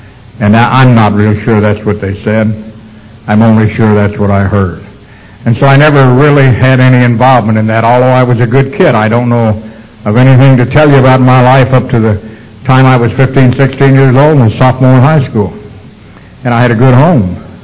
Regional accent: Louisville, Kentucky, United States; But I come from Louisville, Kentucky. I was born and raised there, and I tell you that because for me that's proper English.

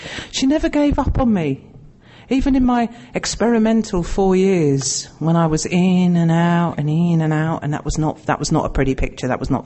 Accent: London, United Kingdom; now in Oman; Now, yeah, I'm from London originally, but I've lived in Oman for the past 32 years. Yeah. Not just as an expat, no. I've lived in the community of Oman.

